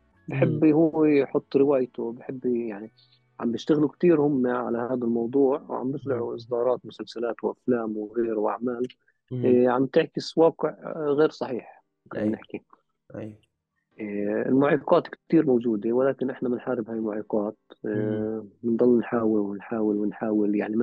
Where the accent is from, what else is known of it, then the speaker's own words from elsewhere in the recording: Palestine; احنا اخطر مهنة عندنا بفلسطين مهنة الصحفي